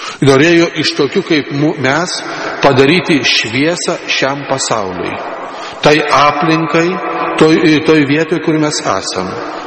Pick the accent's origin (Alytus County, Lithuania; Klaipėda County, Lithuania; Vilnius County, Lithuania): Vilnius County, Lithuania; Vilnius; Aš esu vilnietis